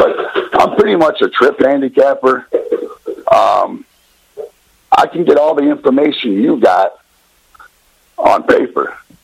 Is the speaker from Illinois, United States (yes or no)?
yes; Cicero, Illinois, United States; Yeah, I grew up in Cicero over on Laramie, right where the racetracks are.